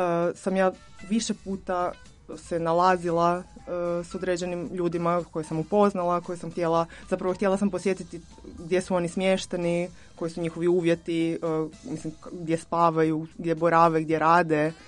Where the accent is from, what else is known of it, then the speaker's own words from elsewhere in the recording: Umag, Istria County, Croatia; ja sam s mora, znači ja sam iz Umaga, što je u Istri, na ono, turistički grad na obali. I imam cijeli život taj doticaj s turizmom, znači rođena sam u turizmu, u obitelji koja se bavi turizmom